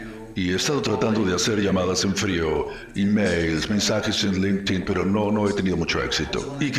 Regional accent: Ukraine; Spanish is a second language; now in United States; Mi sueño actual es regresar a Ucrania de donde soy y ser parte de la reconstrucción de la economía del país.

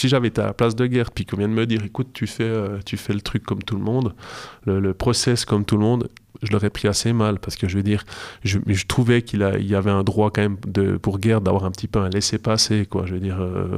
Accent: Jura, Switzerland; Moi, je viens du Jura.

